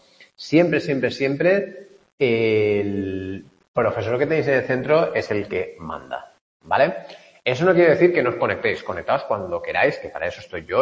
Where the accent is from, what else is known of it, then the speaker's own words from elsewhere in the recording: Denia, Valencian Community, Spain; y de Denia tengo uno. Es decir, de donde soy yo tengo uno.